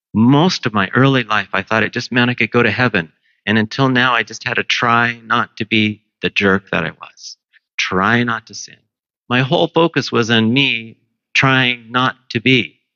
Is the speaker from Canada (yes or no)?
yes; St. Catharines, Ontario, Canada; now in Ottawa, Canada; I grew up in St. Catharines. I most of the time don't miss it.